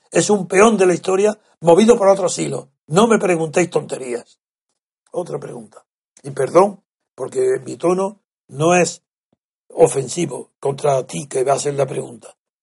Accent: Spain; es lo único que nos afecta como españoles y como europeos

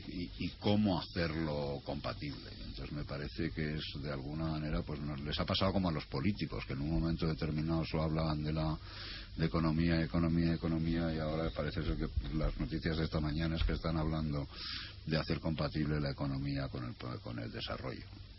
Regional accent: Asturias, Spain; Yo soy asturiano y me voy a Asturias

